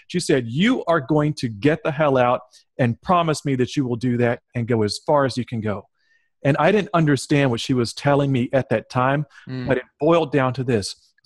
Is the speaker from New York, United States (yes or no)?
no; Lynchburg, Virginia, United States; And Lynchburg, Virginia was all that I knew because that was my hometown. And it's a very nice, bucolic, gentle place to live, but it was certainly not a place where I saw many people who looked like me become multimillionaires.